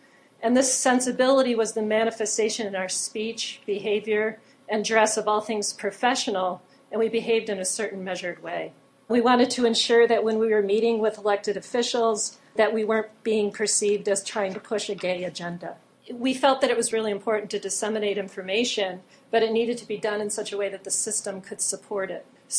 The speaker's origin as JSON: {"language": "English", "town": "Ithaca", "region": "New York", "country": "United States", "said": "I come from Ithaca, which is a pretty progressive place, and we have a very large localized food movement."}